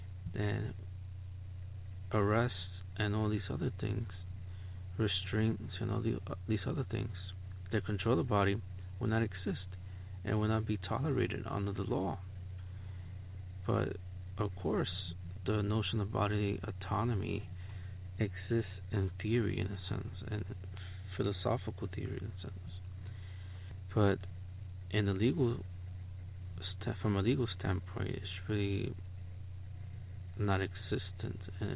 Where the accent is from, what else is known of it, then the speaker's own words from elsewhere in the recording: New York, United States; born there; I was born in New York, so the cold was part of my experience.